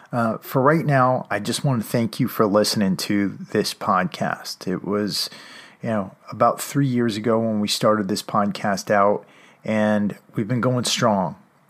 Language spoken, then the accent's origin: English; Connecticut, United States; I grew up in Connecticut